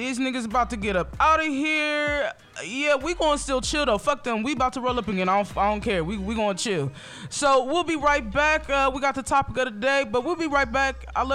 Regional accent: Springfield, Ohio, United States; now in Columbus, United States; this is in my city, Columbus, Ohio. This is where I reside. This is my city, my hometown. Well, Springfield, but this is my city.

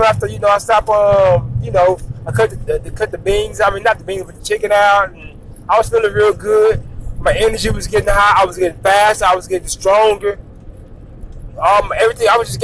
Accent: Waco, Texas, United States; because I'm from Waco, Texas, and where I'm from

